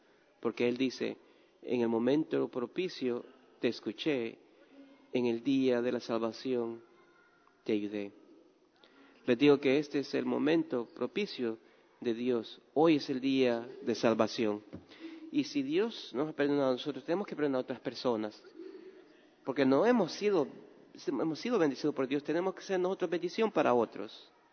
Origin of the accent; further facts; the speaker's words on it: Nigeria; Spanish is a second language; esos son los nigerianos, como somos enojados, escandalosos, rudos